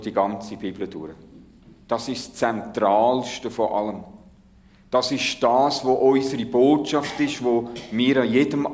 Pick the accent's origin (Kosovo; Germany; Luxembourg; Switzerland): Switzerland; Aber wir haben Wasser. Es gibt nie so viele Wasserquellen wie da bei uns in der Schweiz. Das Wasserschloss von Europa.